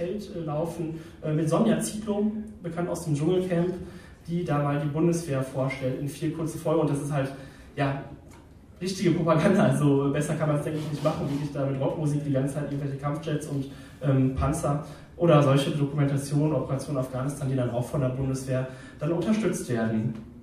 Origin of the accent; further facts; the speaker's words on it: Telgte, North Rhine-Westphalia, Germany; in meiner Heimatstadt Telgte kooperiert der Luftwaffenmusikchor aus dem benachbarten Münster